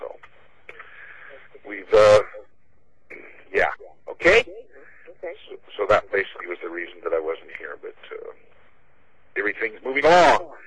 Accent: Olympia, Washington, United States; from Olympia, Washington.

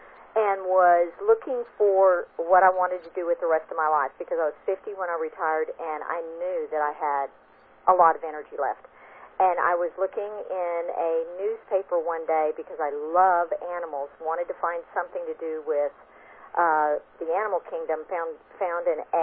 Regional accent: Pflugerville, Texas, United States; Well, I'm actually from Pflugerville, and so they say I'm from a rock, between a rock and a weird place, because Round Rock and Austin.

